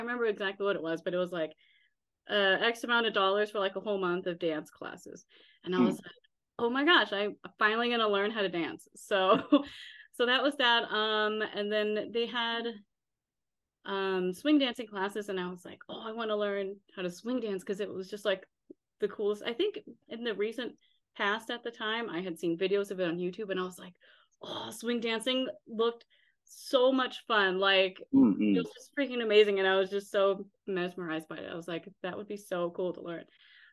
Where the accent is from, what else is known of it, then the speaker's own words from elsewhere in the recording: Las Vegas, Nevada, United States; I'm from Las Vegas.